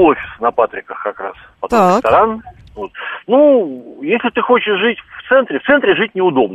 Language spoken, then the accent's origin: Russian; Tyumen, Tyumen Oblast, Russia; now in Moscow, Russia; Мой родной город любимый, Тюмени любимый